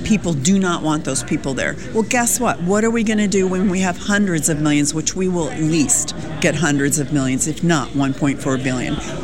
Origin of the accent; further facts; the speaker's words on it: Saint Paul, Minnesota, United States; born there; also born or lived in California / Colorado / Indiana / Oklahoma; now in Oregon, United States; I was born in St. Paul, Minnesota, and then we lived in California, then we lived in Colorado, and then we lived in Indiana, and then we lived in Oklahoma, and then I moved here.